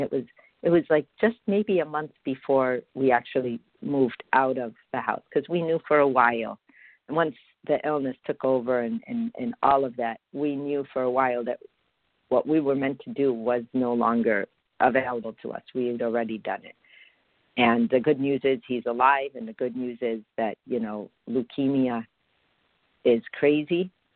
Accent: Palestine; I'm from Palestine. I'm a woman

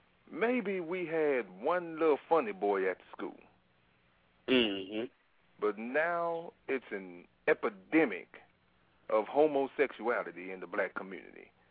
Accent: Memphis, Tennessee, United States; growing up in Memphis, we used to love watching Channel 5 wrestling.

